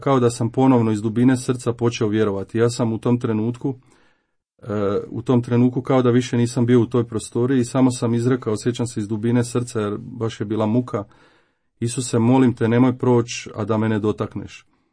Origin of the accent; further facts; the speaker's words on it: Valpovo, Osijek-Baranja County, Croatia; imam 36 godina i rodom sam iz Slavonije, iz grada Valpova, nedaleko od Osijeka.